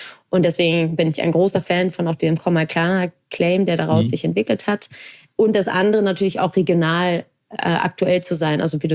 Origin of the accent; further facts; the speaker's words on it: Hamburg, Germany; born there; weil ich gebürtige Hamburgerin bin